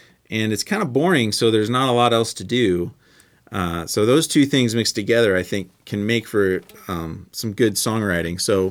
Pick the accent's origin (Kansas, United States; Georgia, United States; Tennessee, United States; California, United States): Kansas, United States; Wichita; I grew up in Kansas for the most part, kind of southeastern Kansas in Wichita.